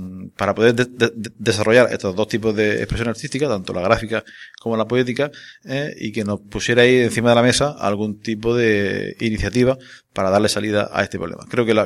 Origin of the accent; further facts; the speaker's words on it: Region of Murcia, Spain; nada tiene que ver con nuestra actitud como murcianos